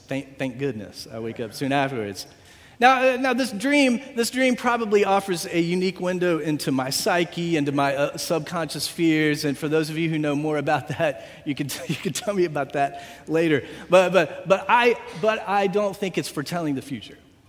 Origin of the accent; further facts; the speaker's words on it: Virginia, United States; it's the church where I grew up in Virginia, the small church that I grew up in Virginia.